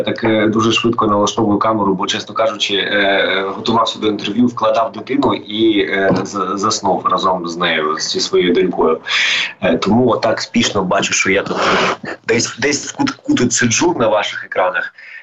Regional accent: Mariupol, Donetsk Oblast, Ukraine; я сам з Маріуполя, ти як це сказав, це місто, в якому я виріс

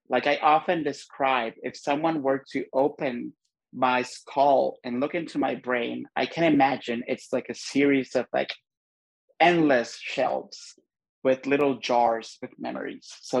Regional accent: Honduras; So I grew up in Honduras

